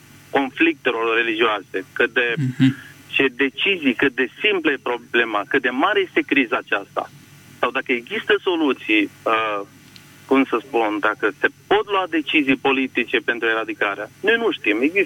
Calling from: Bucharest, Romania; vă sunt din București.

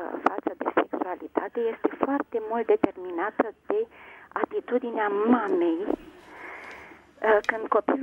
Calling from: Roman, Neamț County, Romania; din Roman.

